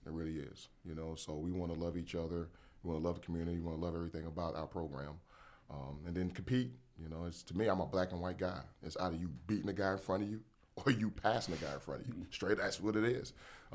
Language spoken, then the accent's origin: English; South Carolina, United States; And I hate saying that because I'm from South Carolina.